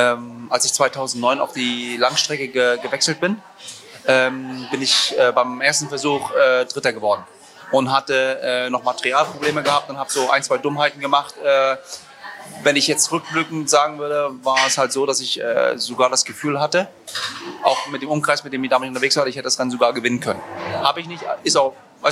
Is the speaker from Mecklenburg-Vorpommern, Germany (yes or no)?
yes; Rostock, Mecklenburg-Vorpommern, Germany; ich bin in Rostock aufgewachsen und bin der wohnhaften Norden